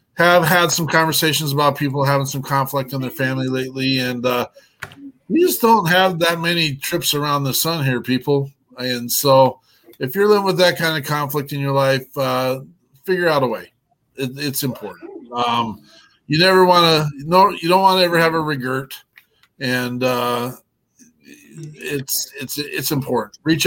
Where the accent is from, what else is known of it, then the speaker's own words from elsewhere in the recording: Cody, Wyoming, United States; This comes from my hometown of Cody, Wyoming.